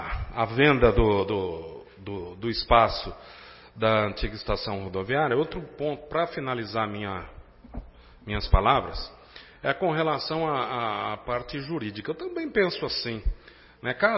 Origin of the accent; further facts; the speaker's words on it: Garça, São Paulo, Brazil; por ser nascido e criado aqui em Garça, a gente sempre teve muito contato com os vários comerciantes